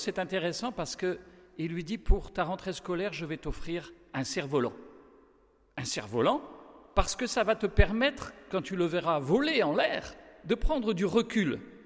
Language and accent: French; France; Mes racines, c'est aussi la Hollande. Je suis d'origine hollandaise, même si je suis né en France et j'y ai toujours vécu.